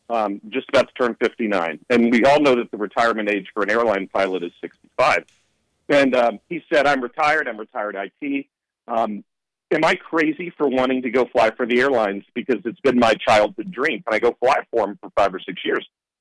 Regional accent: Shreveport, Louisiana, United States; Louisiana, Shreveport, Louisiana.

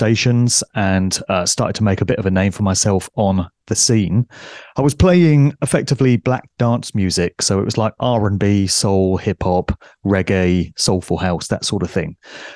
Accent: Oxford, South East England, United Kingdom; I got started in a radio station in Oxford, which is my city of birth, in 1990. I find it quite ironic that I come from Oxford, given that that's Illuminati Central in England.

